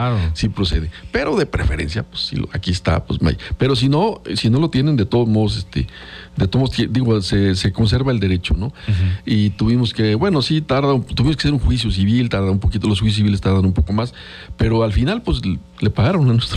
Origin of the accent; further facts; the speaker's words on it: Pachuca, Hidalgo, Mexico; yo soy de Pachuca y de repente ando ahí por un bulevar ahí